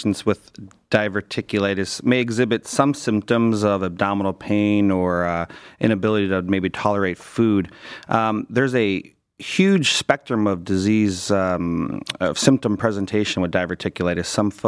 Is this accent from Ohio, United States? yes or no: yes; Cleveland, Ohio, United States; Been here for almost 9 years now, born and raised in Cleveland.